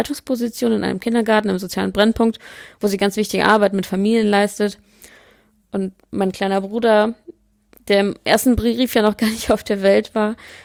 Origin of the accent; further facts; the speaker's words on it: Poland; now in Germany; Also von Polen nach Deutschland und dann von Miel nach Sinzenich und von Sinzenich nach Bleibür.